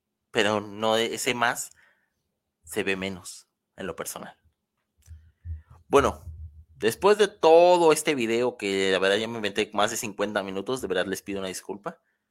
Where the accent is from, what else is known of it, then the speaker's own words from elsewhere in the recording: Mexico; Soy el mexicano original